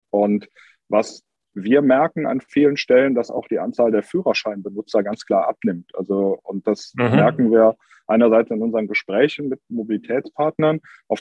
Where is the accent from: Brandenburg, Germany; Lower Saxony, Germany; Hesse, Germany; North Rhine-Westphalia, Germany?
North Rhine-Westphalia, Germany; Cologne; Das merkt man hier als Kölner vor Ort